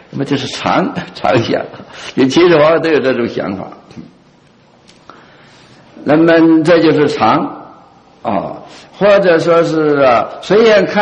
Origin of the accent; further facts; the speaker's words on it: Qiqihar, Heilongjiang, China; 我小时候在齐齐哈尔读书的时候